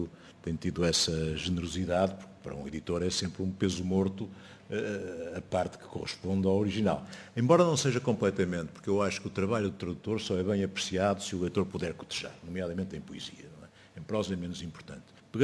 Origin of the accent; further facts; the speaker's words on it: Portugal; é uma forma coletiva de nos referirmos, enquanto portugueses, significa isso mesmo.